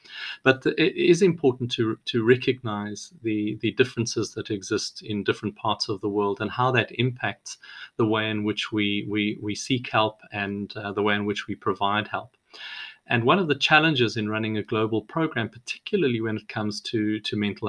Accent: South Africa; growing up in South Africa, where there was a huge amount of social injustice, that played a very formative role

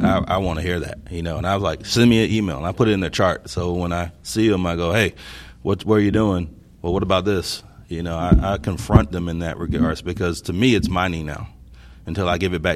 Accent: the South, United States; I'm from the South, so everything's kind of, you know.

